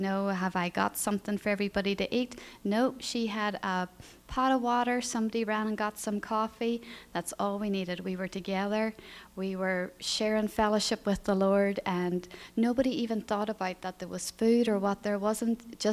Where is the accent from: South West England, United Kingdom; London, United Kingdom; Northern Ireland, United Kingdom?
Northern Ireland, United Kingdom; And as Pastor Ron mentioned, I grew up in Northern Ireland.